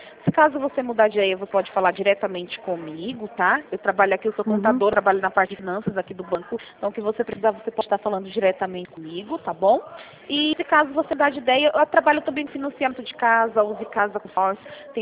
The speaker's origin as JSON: {"language": "Portuguese", "town": "Rio Claro", "region": "São Paulo", "country": "Brazil", "said": "Eu sou aqui de Rio Claro mesmo"}